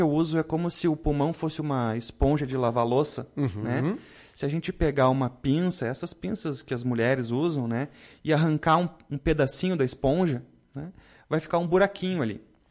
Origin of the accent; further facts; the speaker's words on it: Porto Alegre, Rio Grande do Sul, Brazil; Não, talvez vocês percebam pelo sotaque, assim, eu sou de Porto Alegre.